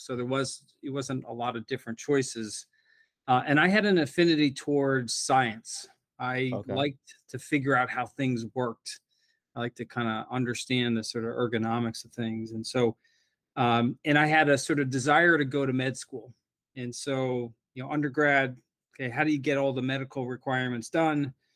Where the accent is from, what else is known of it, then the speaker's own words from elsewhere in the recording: New Jersey, United States; I grew up in New Jersey, Very cool. Small town, it's kind of northwestern New Jersey. And lived there from the time I was about 3 until about 21.